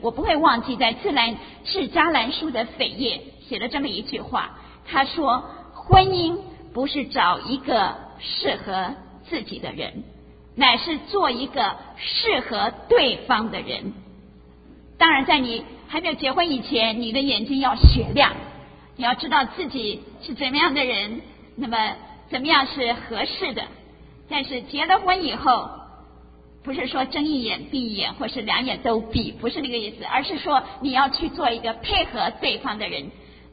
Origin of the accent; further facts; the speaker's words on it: China; 我想到我们中国人